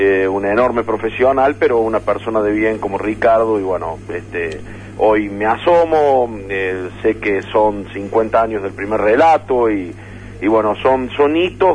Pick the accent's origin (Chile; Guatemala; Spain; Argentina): Argentina; Córdoba; Yo ni siquiera soy de Córdoba capital